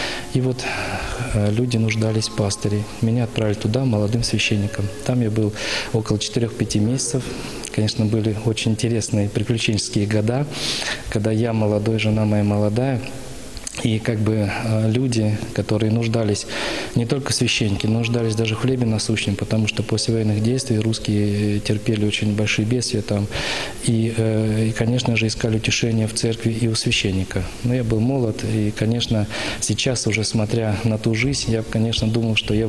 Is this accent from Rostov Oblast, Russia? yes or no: yes; Vyoshenskaya, Rostov Oblast, Russia; Родом я с Ростовской области, Ростов-на-Дону. Воспитывался в станице Вешенской, это Донское казачество. Там в 98 году я пришел в храм Божий юношей и принял крещение.